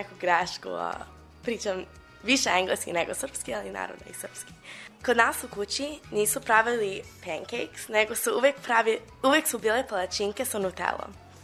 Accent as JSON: {"language": "Serbian", "country": "United States", "tie": "born or raised there", "said": "Dok sam rasla u Americi, uvek sam primećivala razlike između sebe i ostale dece u mojoj školi."}